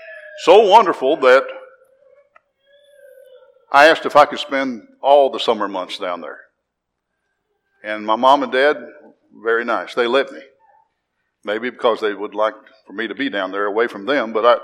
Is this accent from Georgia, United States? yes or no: no; Woodridge, Illinois, United States; I was born in LaGrange, Illinois. LaGrange, Illinois is close to Chicago. We lived in a suburb of Chicago, Woodridge, up there. And we lived there for 15 years.